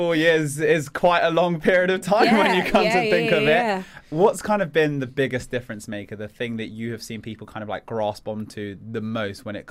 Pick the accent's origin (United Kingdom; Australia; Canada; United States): United Kingdom; We're British. We hate opening up in these kind of things.